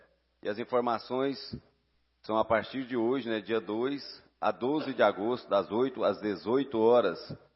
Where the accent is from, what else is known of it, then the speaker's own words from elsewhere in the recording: Minaçu, Goiás, Brazil; Obrigado por lembrar da minha cidade natal, capital das belezas, Goiânia, Minasul, Goiás, a terra do amianto.